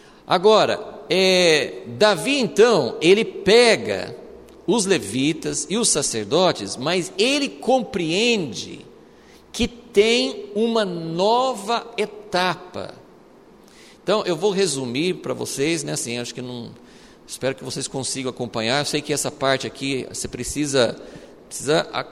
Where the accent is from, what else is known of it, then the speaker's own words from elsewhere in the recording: Brazil; Eu sou brasileiro, descendente de portugueses